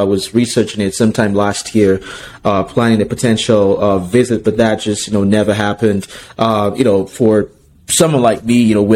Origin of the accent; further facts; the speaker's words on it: Nigeria; now in United States; I'm Nigerian. I have a Nigerian passport, but I have residency in the U.S.